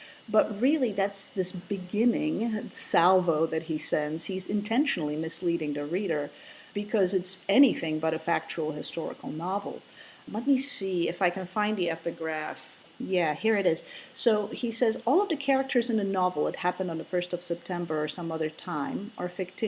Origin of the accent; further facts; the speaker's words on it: Slovakia; first language Slovak; English is a second language; In fact, I started to lose a little bit of my Slovak. I started to forget vocabulary as English was pushing its way in.